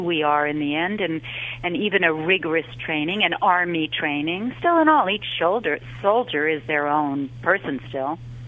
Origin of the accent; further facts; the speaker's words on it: New York City, New York, United States; I was raised in New York City with really no religious anything, you know, for a long time.